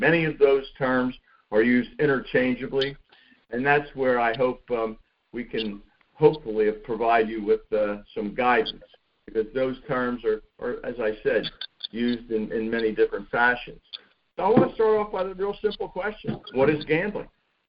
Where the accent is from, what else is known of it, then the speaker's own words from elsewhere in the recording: Pennsylvania, United States; As I mentioned, I'm from Pennsylvania